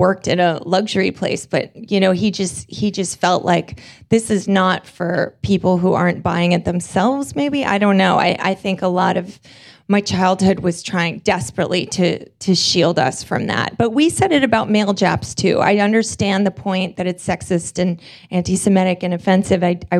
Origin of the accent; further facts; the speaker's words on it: New York City, New York, United States; I grew up in New York City in the 70s